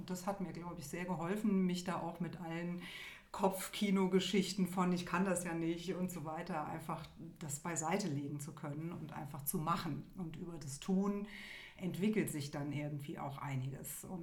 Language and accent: German; Mainz, Rhineland-Palatinate, Germany; Ich bin aus Mainz. Ich lebe hier und bin künstlerisch tätig